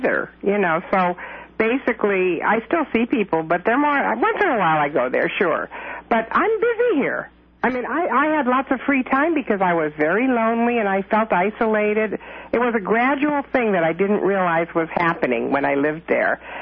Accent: Chicago, Illinois, United States; also born or lived in Bay Area; I've been here 3 years, and I spent 25 years in the Bay Area, and I was raised in Chicago.

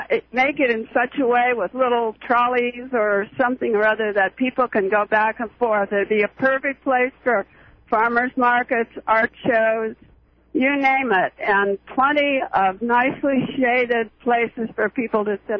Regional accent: Chicago, Illinois, United States; if you look at even Chicago, I'm from Chicago, and boy, do they capitalize on the waterfront.

